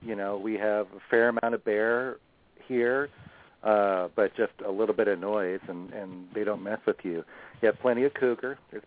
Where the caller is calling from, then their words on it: Westport, Washington, United States; I'm calling from Westport, Washington.